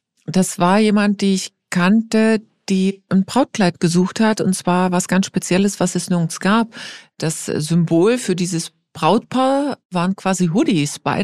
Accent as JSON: {"language": "German", "region": "Saxony", "country": "Germany", "tie": "born there", "said": "Ich bin gebürtige Oberlausitzerin"}